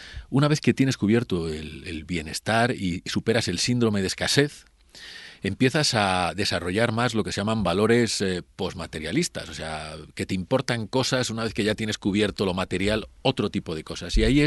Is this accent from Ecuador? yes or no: no; Segovia, Castile and León, Spain; Yo que soy de Segovia